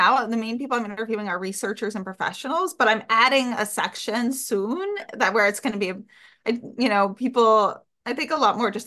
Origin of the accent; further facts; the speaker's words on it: New York, United States; I'm a New Yorker.